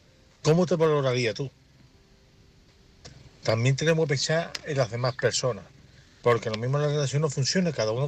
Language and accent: Spanish; Seville, Andalusia, Spain; de Sevilla y quisiera opinar sobre el tema